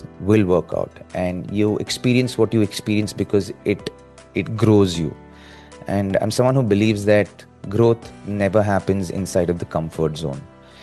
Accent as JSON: {"language": "English", "country": "India", "said": "I still continue to get the attention because we as Indian cricketers are so loved all around the world."}